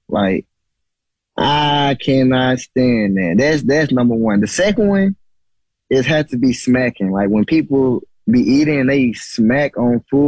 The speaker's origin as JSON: {"language": "English", "region": "Alabama", "country": "United States", "said": "But see, I'm from Alabama, so I love the heat."}